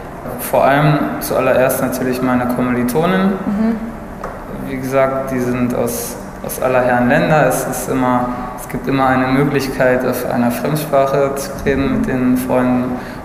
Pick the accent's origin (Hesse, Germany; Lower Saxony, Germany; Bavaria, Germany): Lower Saxony, Germany; Hanover; born there; now in Freiburg, Germany; ich bin 27 Jahre, geboren in Hannover und studiere europäische Sprachwissenschaft jetzt in Freiburg im dritten Semester.